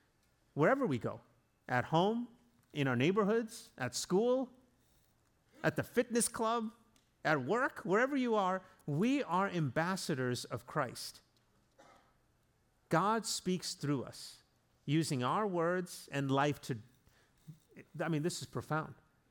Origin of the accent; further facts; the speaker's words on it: South Africa; And I grew up in South Africa.